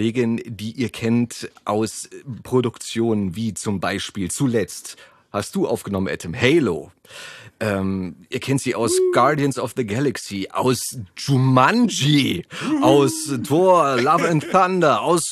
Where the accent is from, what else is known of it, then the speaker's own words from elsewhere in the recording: Berlin, Germany; born there; Geboren in Berlin, Lichtenberg, im Oscar-Zieten-Krankenhaus.